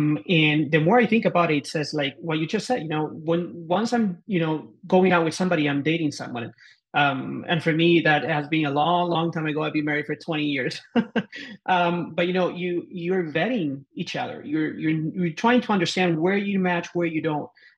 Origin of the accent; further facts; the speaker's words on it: Argentina; now in United States; I'm from Hispanic origin. I'm from originally from Argentina, and I only moved to the States 15 years ago.